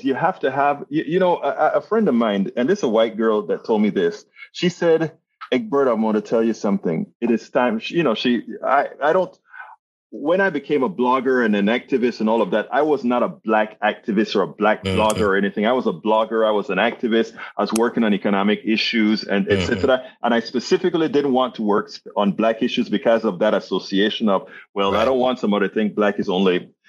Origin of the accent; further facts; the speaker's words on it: Panama; And I'm from Panama, Central America.